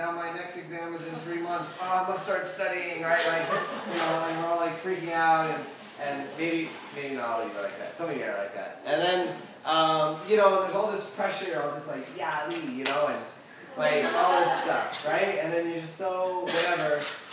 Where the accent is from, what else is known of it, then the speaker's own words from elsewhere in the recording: Oregon, United States; Oregon was actually super special because I grew up in Oregon, if you didn't know.